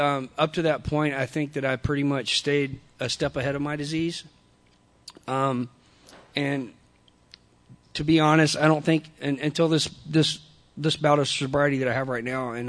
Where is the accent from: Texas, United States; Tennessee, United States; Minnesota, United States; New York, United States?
Texas, United States; I'm from a really prehistoric part of Southeast Texas. I'm Cajun